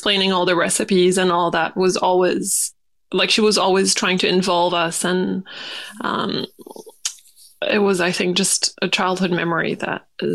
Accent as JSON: {"language": "English", "country": "New Caledonia", "tie": "born or raised there", "said": "And I grew up in New Caledonia, so it's a French island"}